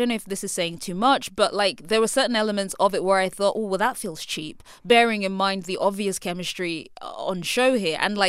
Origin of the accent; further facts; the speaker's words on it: United Kingdom; Like, I'm British.